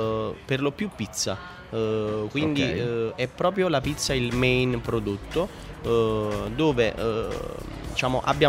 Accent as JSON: {"language": "Italian", "region": "Campania", "country": "Italy", "said": "E da campano, ovviamente"}